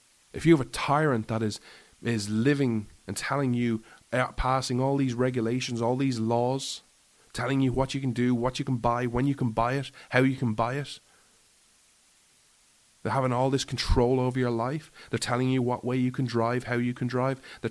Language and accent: English; Ireland; Oh, well, but you know, I'm Irish and the person who's telling me all these things is Irish.